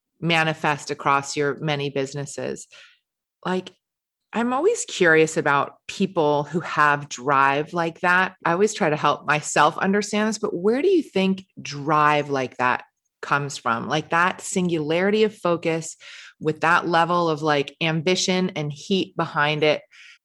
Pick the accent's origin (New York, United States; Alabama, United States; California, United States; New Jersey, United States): New York, United States; New York City; I grew up in New York City and I drive like a taxi driver.